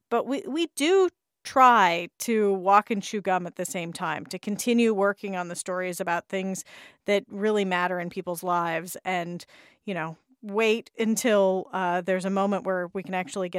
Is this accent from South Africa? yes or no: no; Hanford, California, United States; now in Washington, D.C., United States; I do mention that I grew up in Hanford a lot when people bring that criticism up.